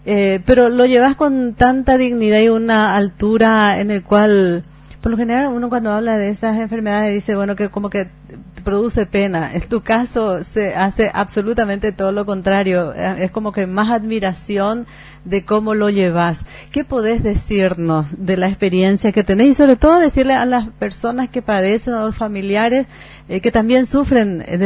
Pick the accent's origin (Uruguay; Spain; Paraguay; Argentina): Paraguay; uno se siente orgullosa como paraguayo y paraguaya